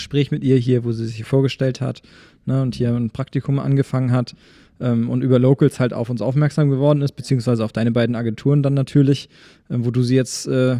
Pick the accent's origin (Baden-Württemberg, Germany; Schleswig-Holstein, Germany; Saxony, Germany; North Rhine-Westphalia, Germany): Saxony, Germany; Schwarzenberg; Also ich bin auch in Schwarzenberg aufgewachsen